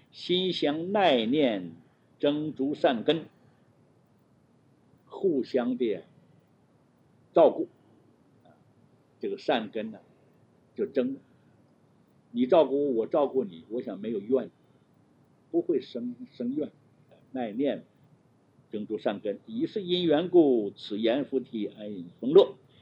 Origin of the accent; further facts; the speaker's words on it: North China, China; 比如我们的家乡北方，就是冬天冷是冷，夏天热就是热，冷热分的这个序分呢分的很清楚。